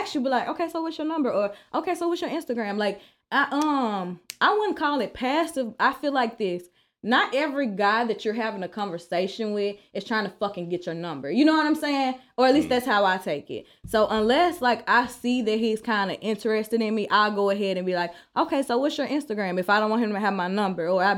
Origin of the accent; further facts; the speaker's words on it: Arkansas, United States; He from Louisiana, I'm from Arkansas. That's how we say music.